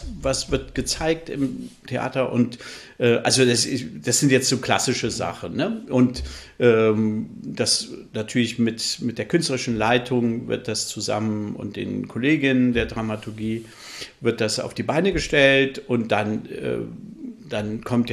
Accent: Northern Germany, Germany; born or raised there

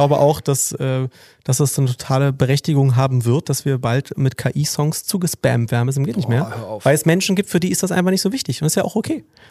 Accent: Berlin, Germany; ich fühle mich als Berliner, nicht als Ostberliner.

